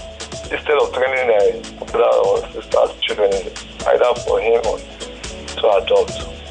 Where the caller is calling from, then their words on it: Ojo, Lagos, Nigeria; I'm calling from Ojo.